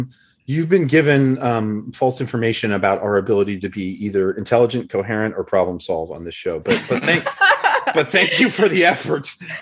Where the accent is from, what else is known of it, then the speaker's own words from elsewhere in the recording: Knoxville, Tennessee, United States; But anyway, I grew up in Knoxville.